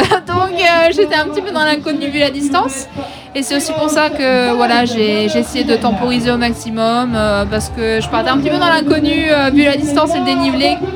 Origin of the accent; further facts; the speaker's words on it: Limoges, Nouvelle-Aquitaine, France; j'ai grandi à Limoges. Je suis licenciée depuis quasiment mes débuts à l'AS Saint-Junien. Donc limousine d'adoption, mais limousine de cœur.